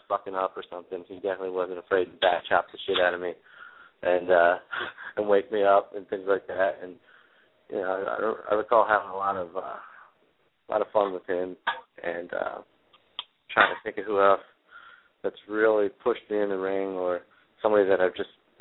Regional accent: Bristolboro, Pennsylvania, United States; when we did a charity event in my hometown of Bristolboro, Pennsylvania.

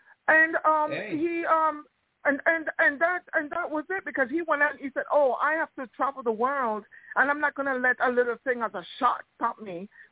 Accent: Canada; I'm from Canada. Canada.

